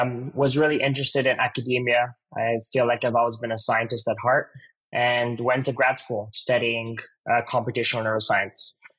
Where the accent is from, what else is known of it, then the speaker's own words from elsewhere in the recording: Montreal, Quebec, Canada; I would say life growing up was pretty great.